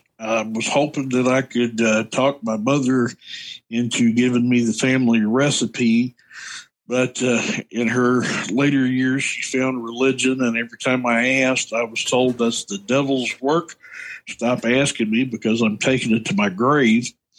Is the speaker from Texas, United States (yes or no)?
no; Kentucky, United States; I'm from Kentucky, Central Kentucky.